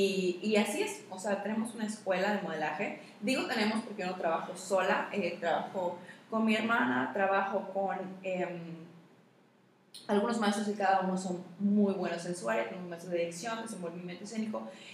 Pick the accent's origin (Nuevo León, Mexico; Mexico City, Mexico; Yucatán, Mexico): Yucatán, Mexico; yo soy la yucateca que ha ganado más concursos de belleza.